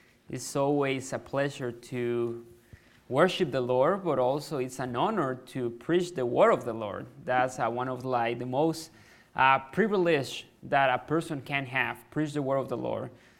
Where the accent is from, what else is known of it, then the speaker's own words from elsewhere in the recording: Chiapas, Mexico; English is a second language; So I'm from Chiapas, Mexico, really south in Mexico, really warm.